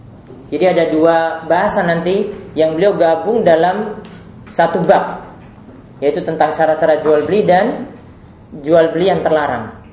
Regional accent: Yogyakarta, Special Region of Yogyakarta, Indonesia; Jadi saya dari Jogja ya. S1 saya di Teknik Kimia UGM. Kemudian S2 saya di Chemical Engineering King Saud University di Riyadh, Kerajaan Saudi Arabia.

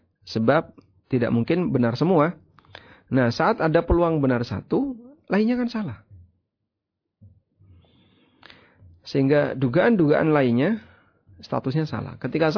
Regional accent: Yogyakarta, Special Region of Yogyakarta, Indonesia; Ya, saya sampaikan, saya dari Jogja.

